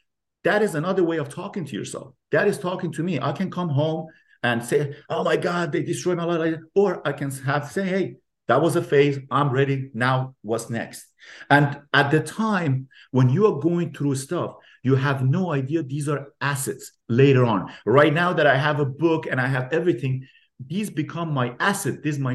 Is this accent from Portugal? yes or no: no; Iran; English is a second language; now in United States; I come from Iran. I come from a different culture. And I've come here